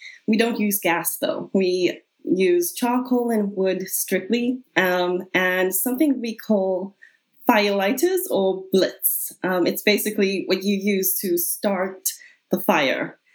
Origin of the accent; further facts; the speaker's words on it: Cape Town, Western Cape, South Africa; I'm from Cape Town, South Africa.